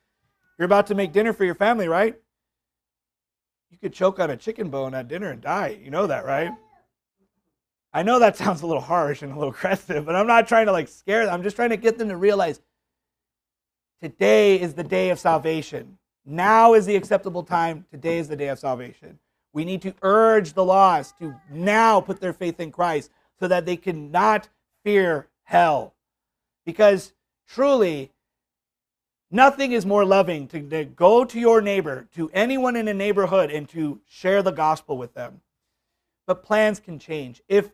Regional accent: Hawaii, United States; I'm from Hawaii. We go through hurricanes.

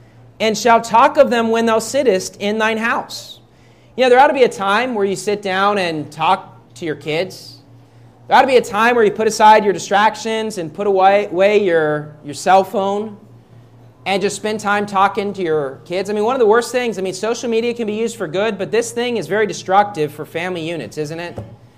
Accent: West Virginia, United States; I grew up in West Virginia. It's a four-season state.

